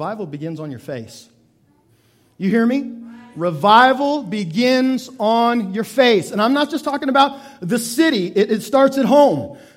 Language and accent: English; Canada; I'm just a Canadian.